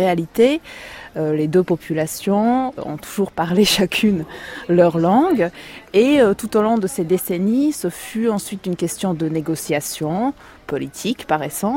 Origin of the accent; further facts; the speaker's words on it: Košice, Košice Region, Slovakia; French is a second language; moved away as an adult; now in Prague, Czechia; moi je viens de Košice, une ville à l'est de la Slovaquie. Et je suis venue par contre à Prague pour faire mes études universitaires. Donc je suis venue à 18 ans et j'ai passé quasiment 10 ans